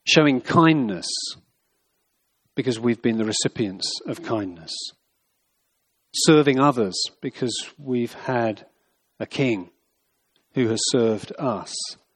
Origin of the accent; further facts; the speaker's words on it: United Kingdom; I'm a Brit, so I don't know how some of these things work out over here, but back in Cambridge over the years